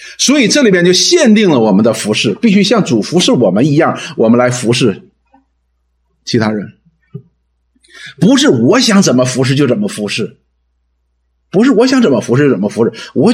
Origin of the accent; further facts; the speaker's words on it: China; 我们中国人鼓励是青出于蓝而胜于蓝